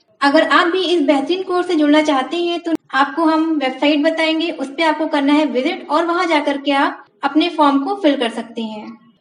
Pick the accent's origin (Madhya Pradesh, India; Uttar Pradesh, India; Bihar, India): Uttar Pradesh, India; Lucknow; और मैं लखनऊ से बिलोंग करती हूँ।